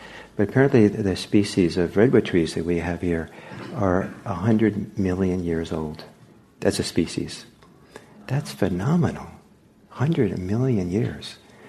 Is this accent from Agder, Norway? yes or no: no; Bergen, Vestland, Norway; And in my hometown in Norway, there's a mark on